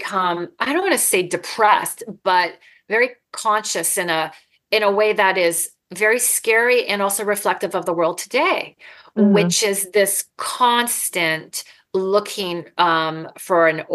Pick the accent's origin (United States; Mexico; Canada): Canada; I'm Canadian